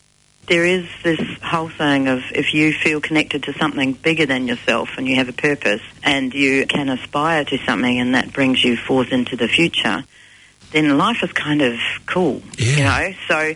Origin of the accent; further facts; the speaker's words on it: Adelaide, South Australia, Australia; I was born in Adelaide, in the foothills of Adelaide, near the Green Hill. Spent the first 21 years of my life growing up there and exploring the hills and the bush